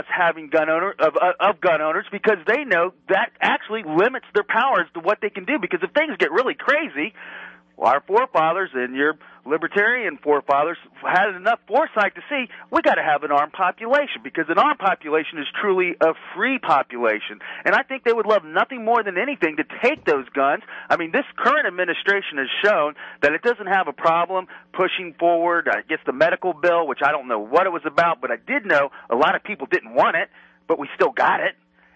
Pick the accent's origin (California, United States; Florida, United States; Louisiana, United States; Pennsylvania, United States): Florida, United States; I'm a gun owner. I'm a country boy from Florida. I grew up hunting. I live on a ranch.